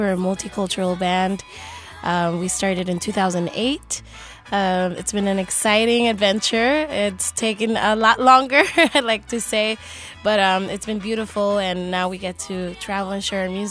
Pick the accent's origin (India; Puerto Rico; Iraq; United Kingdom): Puerto Rico; San Juan; now in New York, United States; I was raised in San Juan, Puerto Rico, and I've been in New York for about 18 years, and I've been doing music since I've been there